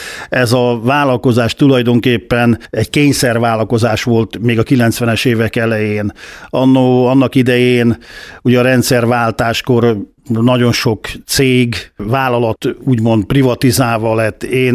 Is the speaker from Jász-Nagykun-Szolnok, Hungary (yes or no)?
no; Kiskunhalas, Bács-Kiskun, Hungary; én kiskunhalasinak vallom magamat, itt születtem, itt dolgoztam, itt éltem.